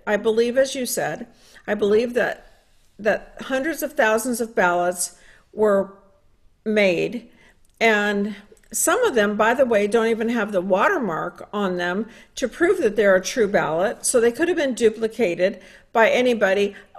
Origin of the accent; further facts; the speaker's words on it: United States; I am simply an American looking at what's right in front of my own face, and I'm not ignoring it.